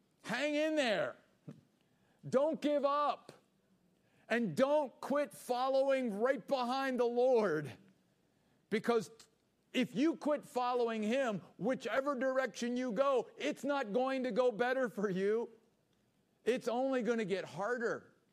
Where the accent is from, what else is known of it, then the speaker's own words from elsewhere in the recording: East Coast, United States; now in Gold Canyon, United States; I grew up on the East Coast, and it's not that there weren't some beautiful sunrises and sunsets, but one of the things that has really, you know, is just some of the sunrises and sunsets in Arizona.